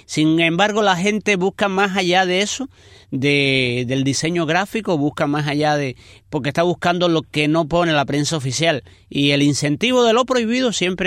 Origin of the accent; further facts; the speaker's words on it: San Germán, Puerto Rico; Yo recuerdo en mi pueblito de San Germán cómo esa publicación llegaba hasta allá a través de manos amigas.